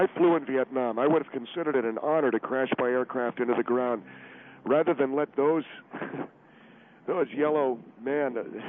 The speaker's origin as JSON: {"language": "English", "country": "United States", "said": "I got to tell you something, Phil, as an American and as a... as a former serviceman"}